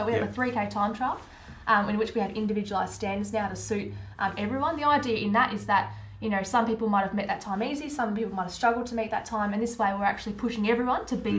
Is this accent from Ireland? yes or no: no; Adelaide, South Australia, Australia; moved away as an adult; now in Melbourne, Australia; And so obviously I grew up in Adelaide, my family, friends were there, my work at the time.